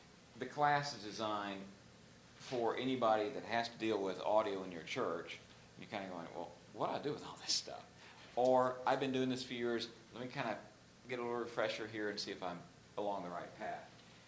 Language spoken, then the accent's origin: English; Atlanta, Georgia, United States; I'm from Atlanta, so they kind of give you a perspective on that.